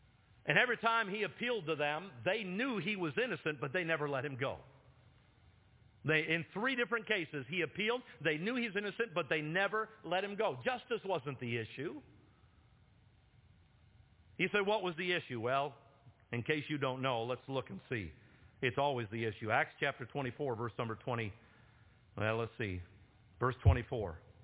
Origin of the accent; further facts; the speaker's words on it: Cambridge, Ohio, United States; I said, I'm from Cambridge, Ohio.